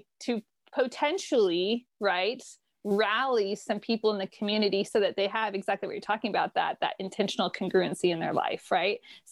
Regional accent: Modesto, California, United States; I grew up in Modesto, California. Anyone who hears this, like that's a good pinpoint, you know, yeah. Sometimes people like to say centrally located.

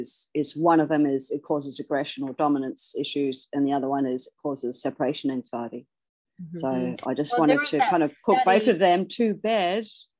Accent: New Zealand; I'm a Kiwi.

